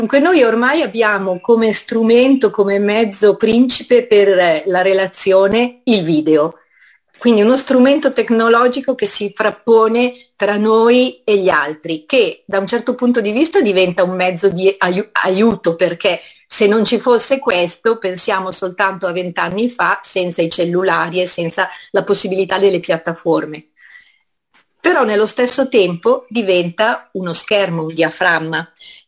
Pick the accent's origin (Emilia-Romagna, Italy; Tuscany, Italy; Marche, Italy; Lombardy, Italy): Lombardy, Italy; Varese; noi siamo di Varese per cui ci va bene la zona lombarda